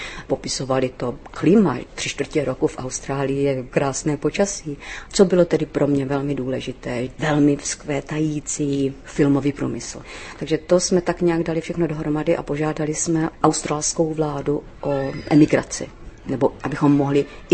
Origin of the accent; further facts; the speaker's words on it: Moravia, Czechia; protože jsem z Moravy, tak já miluju lidové písničky a cymbálovku